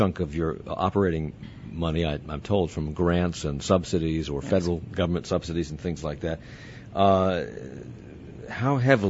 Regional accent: Alexandria, Virginia, United States; When I was a kid, I grew up in Alexandria, Virginia.

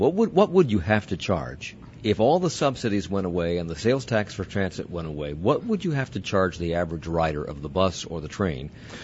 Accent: Alexandria, Virginia, United States; When I was a kid, I grew up in Alexandria, Virginia.

